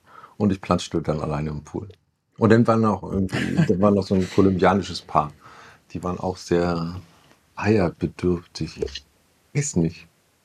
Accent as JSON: {"language": "German", "region": "Hamburg", "country": "Germany", "said": "würde ich jetzt mal als Hamburger sagen"}